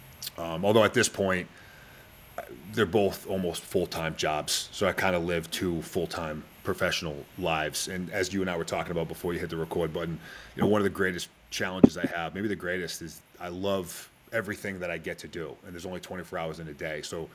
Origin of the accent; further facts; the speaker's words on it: Boston, Massachusetts, United States; Very few people would understand what I'm saying unless you were from there. Originally from Boston.